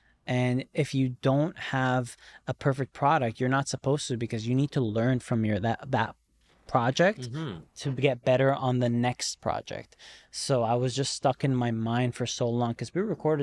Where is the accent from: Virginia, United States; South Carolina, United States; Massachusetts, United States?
Virginia, United States; Because growing up in Virginia was a very interesting experience.